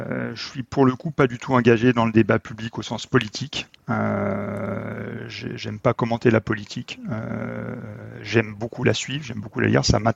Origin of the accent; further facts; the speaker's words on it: Auvergne-Rhône-Alpes, France; Je viens de Haute-Savoie. J'aime bien mes montagnes